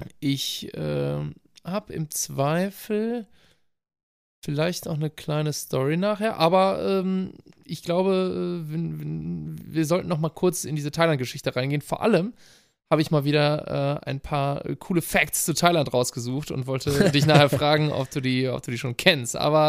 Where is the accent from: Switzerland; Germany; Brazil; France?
Brazil; Ich erzähle mit Leidenschaft und sehr lokalpatriotisch gerne von meinem Heimatland Brasilien